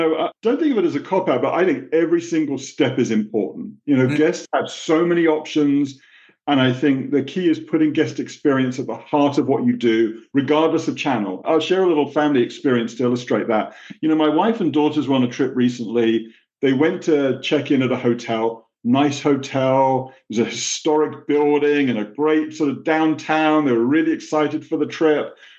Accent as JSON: {"language": "English", "region": "New England", "country": "United States", "accent": "New England", "said": "some people think I was born and raised in Brooklyn or even in Texas, but I'm glad you correctly picked out the New England accent."}